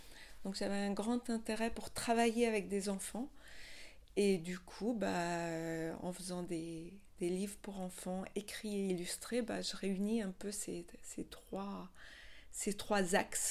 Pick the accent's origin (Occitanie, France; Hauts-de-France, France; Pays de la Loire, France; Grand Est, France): Grand Est, France; Mulhouse; Alors, moi, j'ai passé toute mon enfance à Mulhouse.